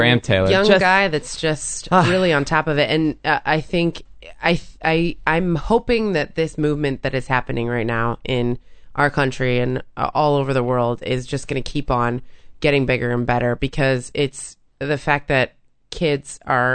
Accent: London, United Kingdom; also born or lived in Jamaica; I'm from London.

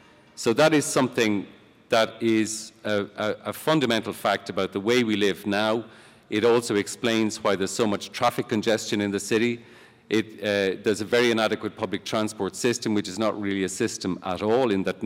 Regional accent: Ireland; The boom also, I think, did something to our psyche as Irish people

